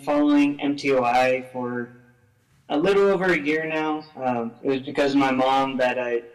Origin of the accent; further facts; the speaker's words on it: California, United States; I'm from California.